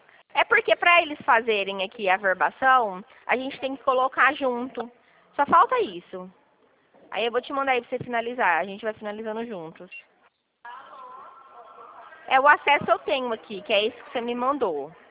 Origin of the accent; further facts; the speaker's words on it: Dracena, São Paulo, Brazil; Eu sou aqui de Dracena